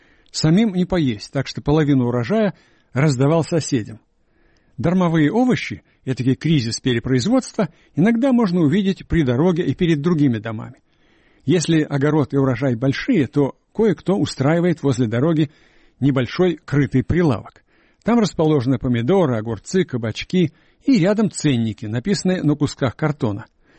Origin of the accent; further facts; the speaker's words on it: Russia; Жена сообщила, что я родом из России.